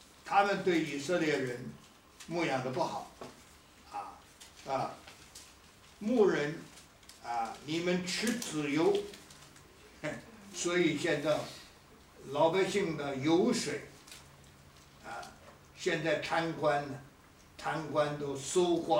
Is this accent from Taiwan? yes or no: no; Jizhou, Hebei, China; 比如冀州牧，我们家乡叫冀州。